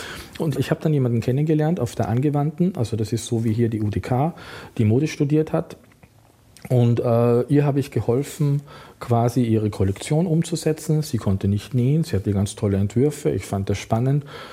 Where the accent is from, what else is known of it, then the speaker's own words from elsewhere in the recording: Austria; als Österreicher Tracht, Lederhose, das spielt also im alpinen Bereich